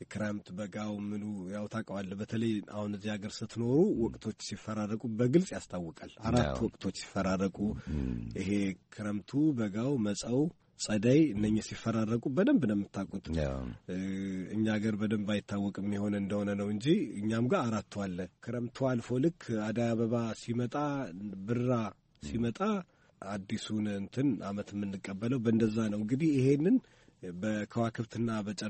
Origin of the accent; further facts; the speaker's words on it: Gondar, Amhara, Ethiopia; born there; now in Addis Ababa, Ethiopia; በወንጌላውያን ቤተክርስቲያን ውስጥ ዘማሪ ነኝ እና የተወለድኩት ጎንደር ነው።